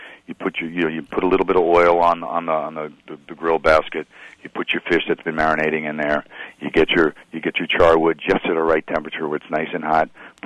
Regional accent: Queens, New York, United States; I mean, when I was growing up in Flushing, Queens, my dad would be out in the backyard pouring gasoline on briquettes

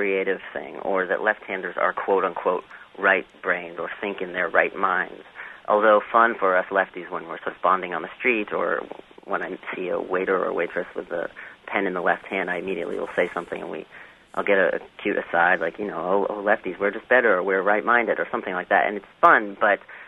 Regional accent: United States; just because I'm an American and am trained for left side of the road driving

